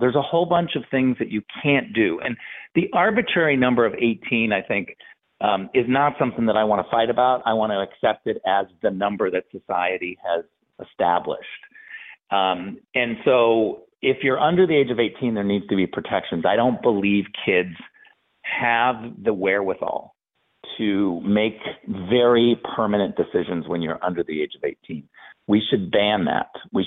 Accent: United States; No, I get full protections because I live in America and I'm an American.

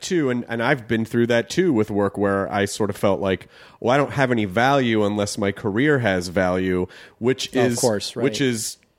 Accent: the South, United States; And you know, like I grew up in the South

